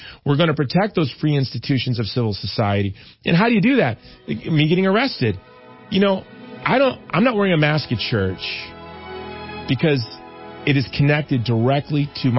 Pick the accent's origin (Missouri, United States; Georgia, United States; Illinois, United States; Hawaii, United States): Hawaii, United States; In my home state of Hawaii, you have the governor behaving as a bureaucrat.